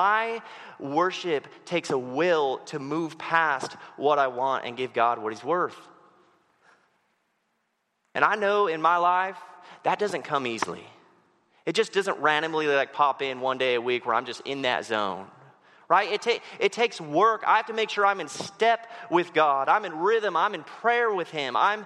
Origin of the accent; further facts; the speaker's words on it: West Coast, United States; I grew up on the West Coast, so I'm going to make rain jokes like just for my whole time